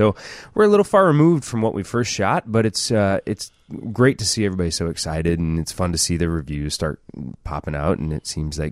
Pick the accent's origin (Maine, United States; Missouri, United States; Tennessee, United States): Missouri, United States; St. Louis; We're both from St. Louis, actually.